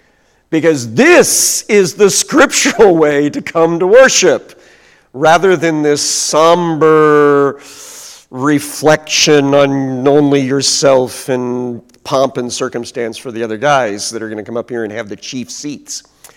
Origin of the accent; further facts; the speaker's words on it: Cabool, Missouri, United States; When I was a kid and went to a Christian church in my home town of Kabul, Missouri, our congregation was very formal.